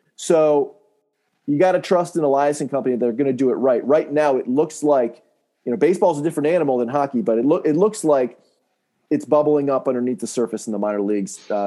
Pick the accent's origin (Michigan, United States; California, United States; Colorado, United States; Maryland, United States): Maryland, United States; Bowie; So like, I grew up in Bowie, and I loved the Orioles.